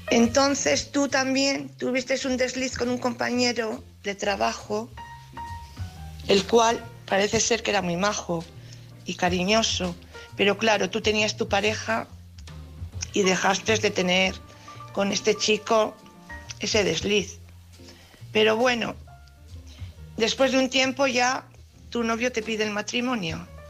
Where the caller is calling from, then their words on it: Valladolid, Castile and León, Spain; de Valladolid.